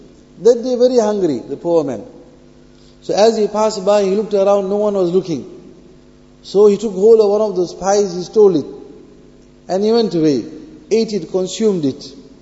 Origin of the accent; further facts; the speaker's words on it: South Africa; Me back home in South Africa, in my hometown, going from supermarket to supermarket, buying the ingredients, my wife preparing the food in my kitchen back home